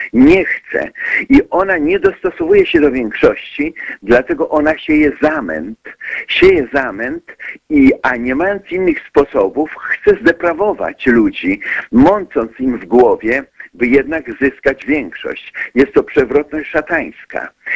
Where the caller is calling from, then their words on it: France; jestem z Francji, ale pozwolę też zabrać na ten temat głos